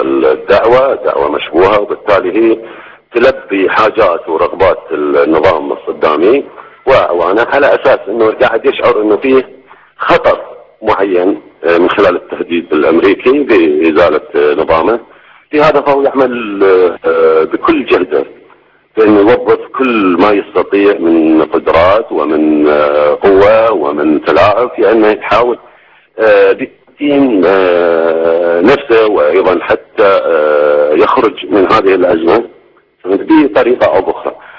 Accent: Kuwait; ونحن كشعب كويتي ايضا ندعم البرلمان الكويتي في عدم حضوره

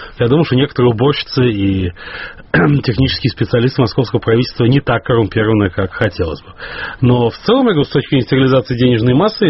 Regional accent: Moscow, Russia; Как коренной москвич

